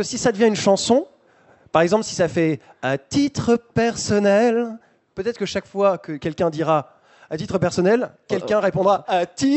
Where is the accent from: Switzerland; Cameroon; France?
France; Pau, Nouvelle-Aquitaine; Dans le sud-ouest, d'où je viens, de Pau